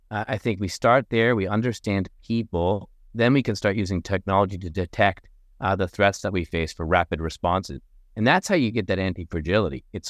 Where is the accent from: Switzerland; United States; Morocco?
Morocco; also born or lived in Spain / Canada; Sam and I grew up in Morocco, we lived in Spain, we've been in Canada, we've been all over the world.